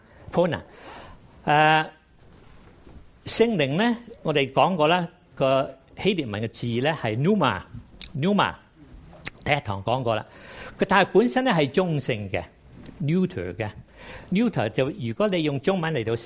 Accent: China; 譬如我哋中國人咧，法文同中文唔同啊

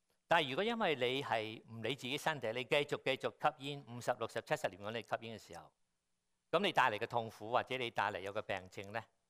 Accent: China; 我哋中國人仲有另外一個説話叫肉不啄不成咩？

